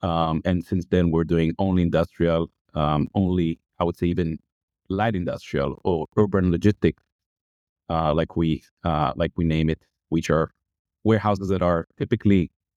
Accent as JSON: {"language": "English", "country": "Israel", "moved": "as an adult", "lives_now": "Hoboken, United States", "said": "I came here when I came from Israel 5 years ago."}